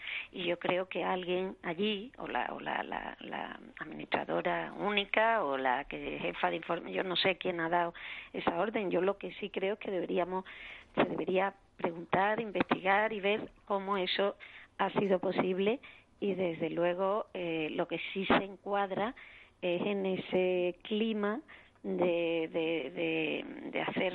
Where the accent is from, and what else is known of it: Spain